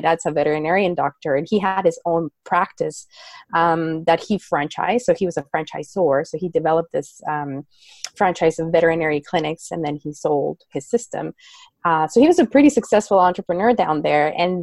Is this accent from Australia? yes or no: no; northern Mexico, Mexico; moved away as an adult; now in Canada; So I am from Mexico, as you said so in my introduction. I was born in, I'm from the north of Mexico, so it borders with Texas. And I came to Canada after I finished high school. So I was 18